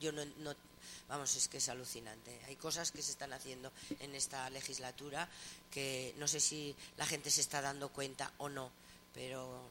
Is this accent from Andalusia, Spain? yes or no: no; Navarre, Spain; Somos españoles, somos navarros y ya está, y no hay más.